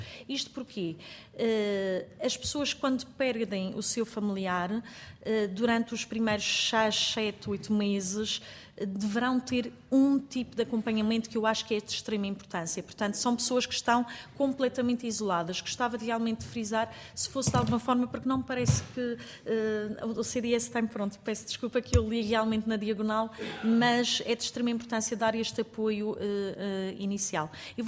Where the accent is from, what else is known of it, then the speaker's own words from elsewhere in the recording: Madeira, Portugal; continuamos todos, enquanto madeirenses